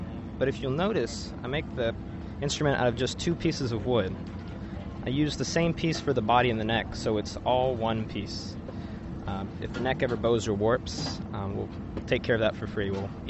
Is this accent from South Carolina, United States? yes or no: no; North Carolina, United States; I'm from North Carolina